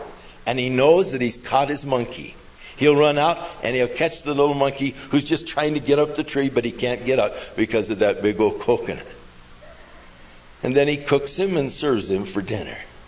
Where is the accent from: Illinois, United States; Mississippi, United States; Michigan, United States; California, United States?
California, United States; I was born in California, grew up in California, and I wanted to see the rest of the United States.